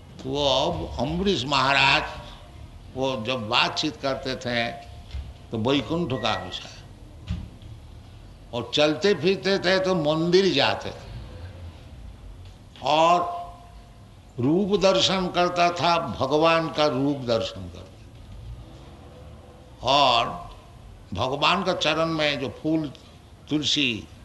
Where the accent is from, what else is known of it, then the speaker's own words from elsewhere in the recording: Kolkata, West Bengal, India; Hindi is a second language; हमारा शरीर भी कलकत्ता का है। हिंदी हमारी मातृभाषा भी नहीं है और गुजराती भी बोल नहीं सकता हूँ।